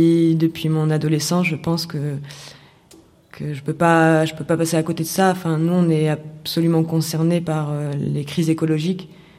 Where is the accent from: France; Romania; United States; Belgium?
France; Toulouse, Occitanie; j'ai principalement travaillé en Occitanie, parce que je viens de Toulouse